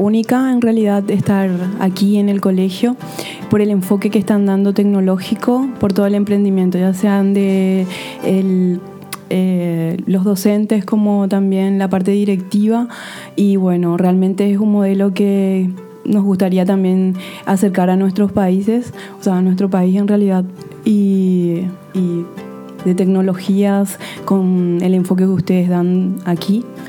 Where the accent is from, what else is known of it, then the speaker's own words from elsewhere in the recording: Paraguay; Somos de Paraguay.